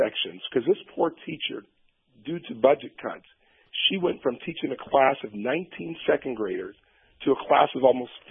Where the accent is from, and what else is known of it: Portland, Oregon, United States; born there